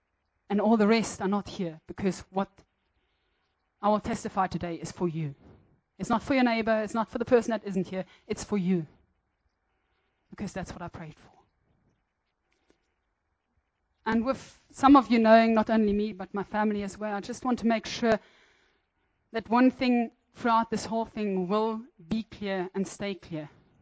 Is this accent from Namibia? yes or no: yes; Windhoek, Khomas, Namibia; also born or lived in Germany; I was born in Germany. When I was three, we moved to Namibia because my father is Namibian. And I grew up in Windhoek.